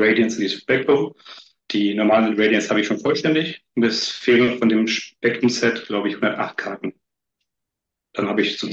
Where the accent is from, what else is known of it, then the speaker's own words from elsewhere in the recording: Rhineland-Palatinate, Germany; Also ich bin damals in der Nähe von Kaiserslautern aufgewachsen.